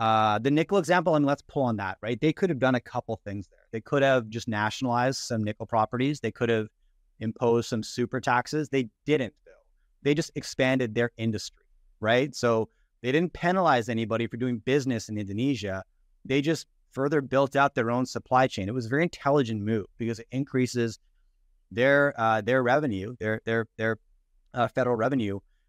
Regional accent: Canada; But essentially, you know, I grew up in Canada.

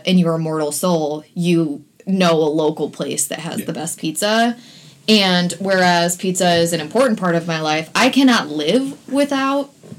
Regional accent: New York, United States; As a New Yorker, pizza is very important to me.

